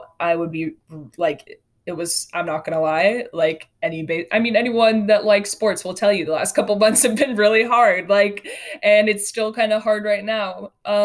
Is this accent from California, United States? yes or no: yes; Davis, California, United States; He's from Sacramento. I'm from Davis, so I think that's really cool.